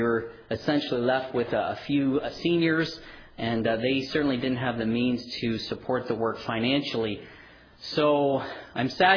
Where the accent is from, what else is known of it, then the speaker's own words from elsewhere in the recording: London, Ontario, Canada; I am from London, Ontario. I've ministered there for almost 7 years.